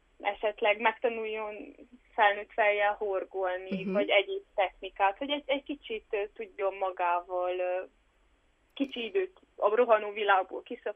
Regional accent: Botfa, Zala, Hungary; a szülőfalumban, Botfán, Zalaegerszeg város mellett található.

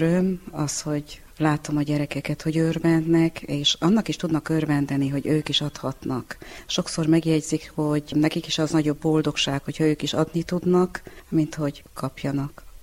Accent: Gheorgheni, Harghita, Romania; A ház, ahol születtünk, testvéremmel oda szoktunk hazamenni, meg a fiammal.

